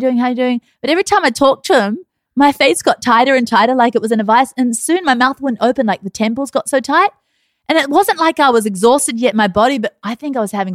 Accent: Australia; Like I grew up in Australia, but it wasn't like this

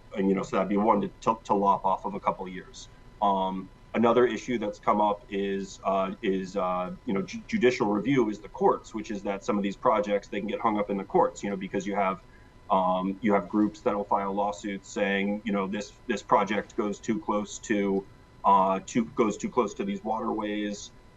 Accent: Alaska, United States

